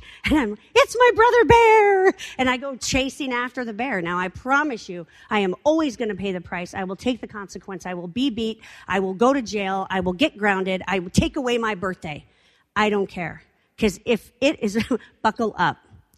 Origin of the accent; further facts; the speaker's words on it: Browning, Montana, United States; And I am raised in the great state of Montana. I am from northwestern Montana. I was raised in Browning, Montana